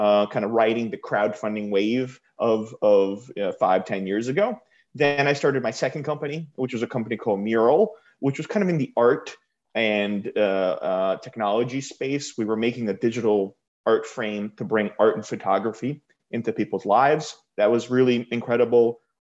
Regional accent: New York City, New York, United States; So I grew up in New York City. I went to NYU, studied economics, did a little corporate life for a little while.

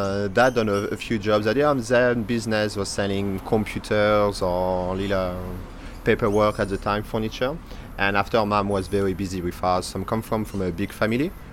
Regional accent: southern France, France; all my family come from north in France, like proper Lille, Dunkirk, all very north, but when I was very young, maybe 3 or 4 months old, or something, all my family slowly moved down back to south.

